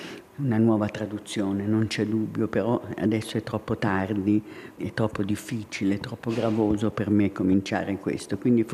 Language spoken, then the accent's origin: Italian; Rome, Lazio, Italy; io ho passato la mia infanzia e adolescenza a Roma